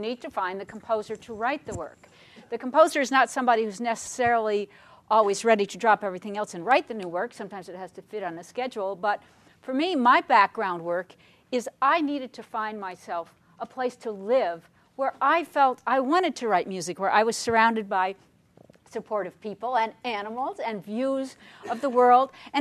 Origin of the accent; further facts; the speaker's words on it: Vermont, United States; I'm a composer from Vermont, and I do indeed live on a dairy farm